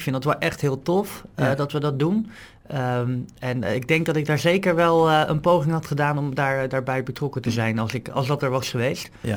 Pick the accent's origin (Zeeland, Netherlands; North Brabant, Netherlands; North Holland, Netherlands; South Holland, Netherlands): South Holland, Netherlands; Krimpen aan den IJssel; Nou, ik ben geboren, helaas zeg ik altijd, in Capelle aan de IJssel.